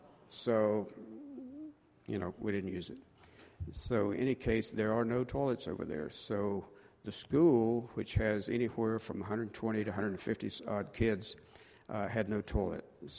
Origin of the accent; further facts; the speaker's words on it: the South, United States; Notice I'm from the South. I say supper, not dinner.